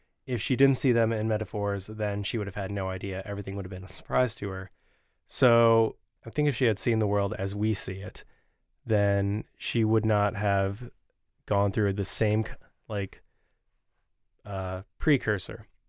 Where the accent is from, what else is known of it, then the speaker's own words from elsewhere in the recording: Lansing, Michigan, United States; I wanted to use Lansing. It's my hometown.